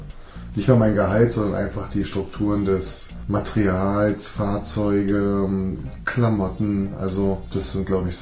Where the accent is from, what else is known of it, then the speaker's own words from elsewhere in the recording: Berlin, Germany; Also ich komme aus Berlin, ich arbeite in Brandenburg